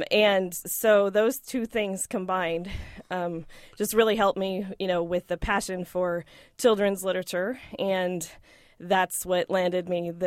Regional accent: Sheridan, Wyoming, United States; also born or lived in Oklahoma; I grew up in Wyoming, in Sheridan, Wyoming, and then I went to Oklahoma, which is where I did my undergrad in elementary education

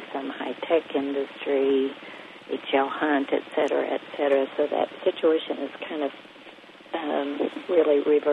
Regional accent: Arkansas, United States; I went to public schools in the Ozarks, small town public schools and state schools.

